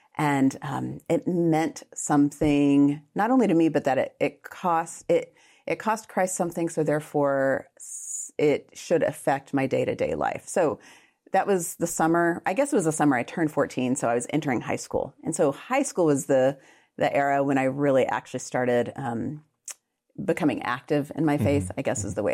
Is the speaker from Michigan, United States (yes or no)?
no; Austin, Texas, United States; I grew up in Austin, Texas. So this is back when Austin was not the huge Austin it is now.